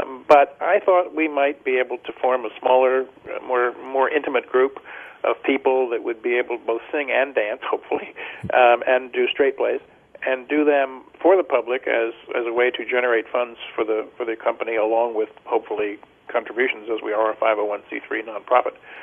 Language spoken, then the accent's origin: English; Baltimore, Maryland, United States; I had done in my 20s and 30s with another group that I was involved with in my hometown of Baltimore